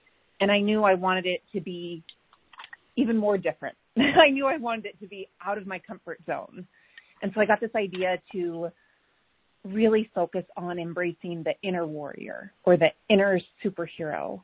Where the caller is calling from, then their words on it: Spokane Valley, Washington, United States; I'm tuning in from Spokane Valley, Washington.